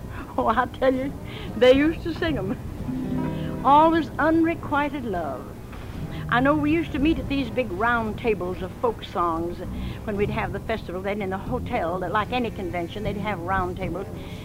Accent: Carthage, United States; born there; And my folks moved in here when I was born in Carthage. They came to Carthage.

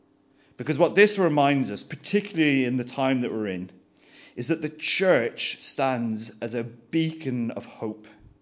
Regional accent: Ireland; because I'm Irish and I don't really care as much as everyone else does.

